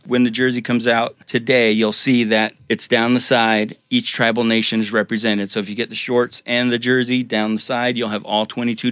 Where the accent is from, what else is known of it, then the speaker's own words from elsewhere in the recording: Arizona, United States; also born or lived in Fort Defiance / Window Rock; We want to do a Native American jersey because I'm from Arizona.